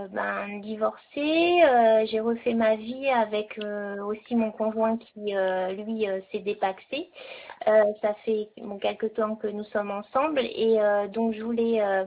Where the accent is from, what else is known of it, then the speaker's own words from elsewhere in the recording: Auvergne-Rhône-Alpes, France; now in Bordeaux, France; c'est vrai que moi je viens d'Auvergne donc par enfin tout au long de mon parcours de vie c'était le notaire de d'Auvergne après étant à Bordeaux je n'en ai pas mais